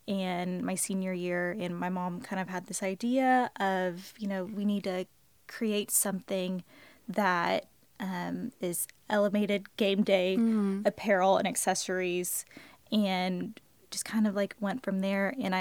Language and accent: English; Houston, Texas, United States; I went to school at UT and I'm from Houston, Texas.